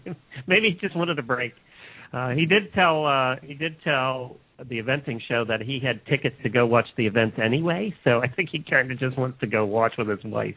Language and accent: English; Pennsylvania, United States; now in Florida, United States; Yeah, but I grew up in Pennsylvania, so that rules. I spent more time there than here, and I am a Yankee.